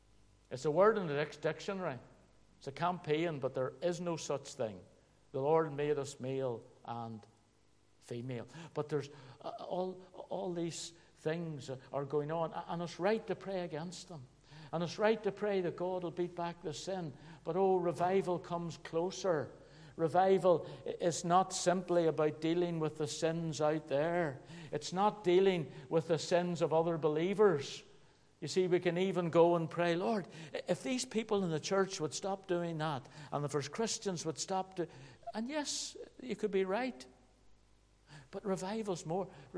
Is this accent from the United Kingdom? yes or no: yes; Belfast, Northern Ireland, United Kingdom; I grew up in Belfast